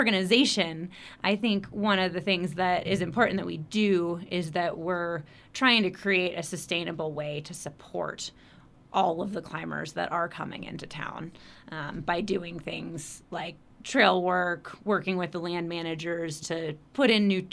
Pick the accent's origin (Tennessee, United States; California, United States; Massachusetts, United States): California, United States; also born or lived in Arkansas; Originally I was born in Arkansas, but okay. I grew up in California.